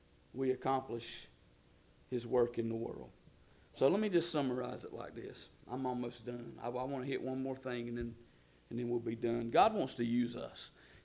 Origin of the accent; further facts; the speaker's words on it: Folkston, Georgia, United States; born there; And I was born in Folkestone, Georgia Hospital.